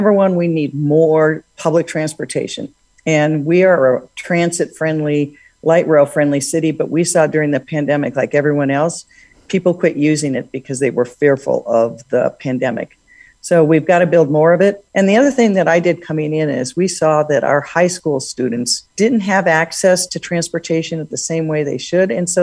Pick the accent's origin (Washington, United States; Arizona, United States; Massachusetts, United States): Washington, United States; Seattle; When I grew up in Seattle, the area that's called the Central District was about 70% Black.